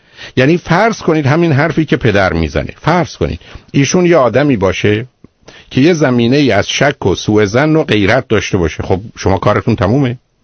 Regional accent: Iran; چون ایرانی هستیم وقتی انگلیسی حرف میزنیم لهجه داریم

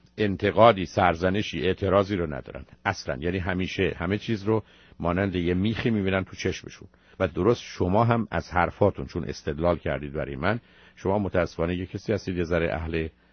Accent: Iran; خب ما ایرانی هستیم، ژاپنی هم من بلد نیستم، شما بلد نیستید، من فارسی حرف میزنم.

